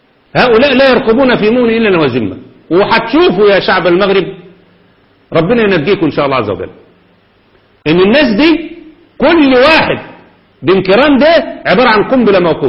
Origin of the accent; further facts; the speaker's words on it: Egypt; الان يعني هنا عندنا في مصر